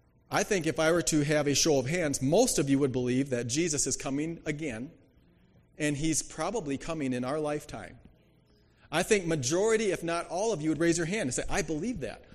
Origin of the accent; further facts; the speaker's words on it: Daisy, North Dakota, United States; I mean, I grew up in Daisy, North Dakota. It's so small.